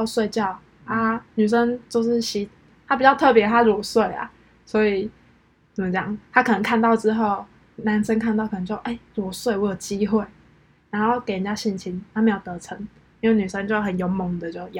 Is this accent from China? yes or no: no; Changhua County, Taiwan; 第一则是彰化县啊，就我老家啦